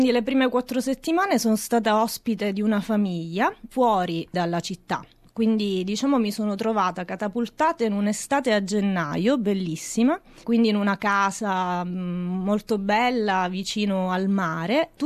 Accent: Palermo, Sicily, Italy; moved away as an adult; now in Australia; Allora, io sono di Palermo, ho 33 anni

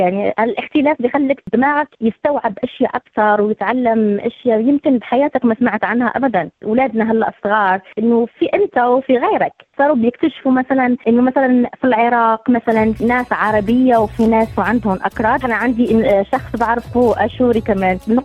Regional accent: Morocco; now in Sydney, Australia; لما بتقولون عن أصلي بقول أنا مغربية، بغض النظر عن الأصول الأمازيغية.

